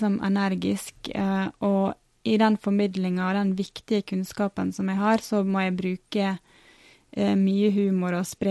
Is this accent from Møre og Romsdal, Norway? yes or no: yes; Ålesund, Møre og Romsdal, Norway